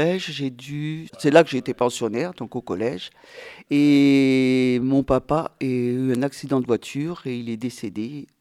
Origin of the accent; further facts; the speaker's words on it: Sarrebourg, Grand Est, France; born there; Je suis née à Sarrebourg, mais je n'ai pas vraiment vécu à Sarrebourg. Mon papa était militaire.